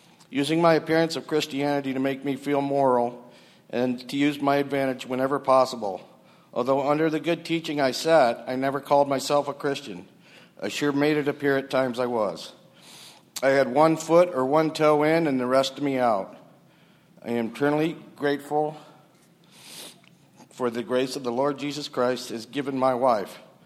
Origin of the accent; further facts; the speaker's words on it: Detroit, Michigan, United States; Raised as an Irish Catholic in Detroit, going to Catholic school, I went through most of the sacraments so I too could go to heaven.